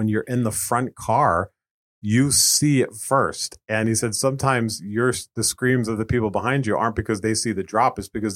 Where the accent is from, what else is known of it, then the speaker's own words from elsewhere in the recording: Springfield, Massachusetts, United States; I grew up right outside of Springfield, so it was 10 minutes from my house.